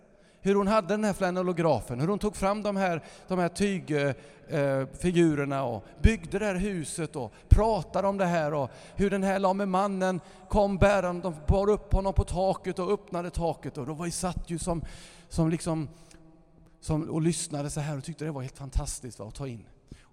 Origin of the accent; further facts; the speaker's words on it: Lysekil, Västra Götaland County, Sweden; Sionförsamlingen i Lysekil där jag är uppvuxen.